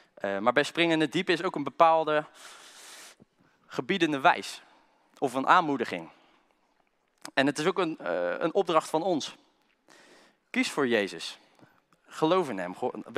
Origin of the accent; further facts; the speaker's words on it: Klaaswaal, South Holland, Netherlands; En ik ben als kind opgegroeid in de Nederlandse Hervormde Kerk in Klaaswaal. Ik ben daar ook als kind gedoopt.